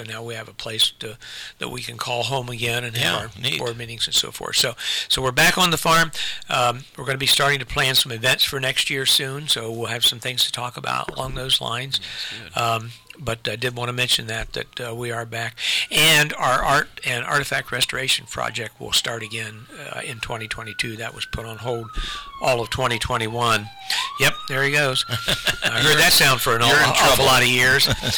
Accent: Ohio, United States; now in Marion, United States; So, I grew up in Southern Ohio.

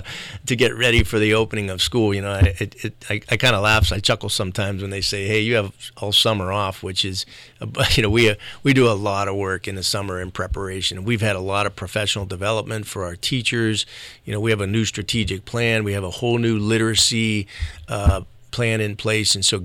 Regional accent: Struthers, Ohio, United States; now in Marion, United States; growing up in Youngstown and specifically Struthers

